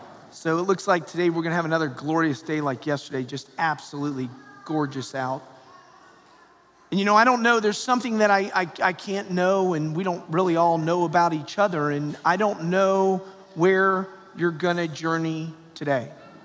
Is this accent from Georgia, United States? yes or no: yes; Atlanta, Georgia, United States; even though I'm from Atlanta, Georgia, Coca-Cola, right?